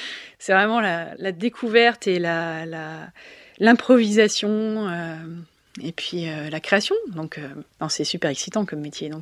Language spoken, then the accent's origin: French; Île-de-France, France; Je suis parisienne. J'ai été élevée non pas dans Paris, mais en banlieue et dans les bois, donc je suis pas trop urbaine.